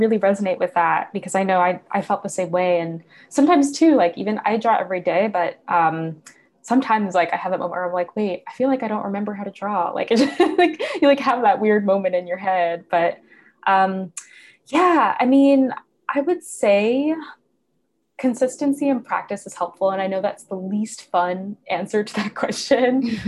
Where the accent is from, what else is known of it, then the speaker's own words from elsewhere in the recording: New York, United States; now in Philadelphia, United States; I grew up in New York, and now I'm living in Philly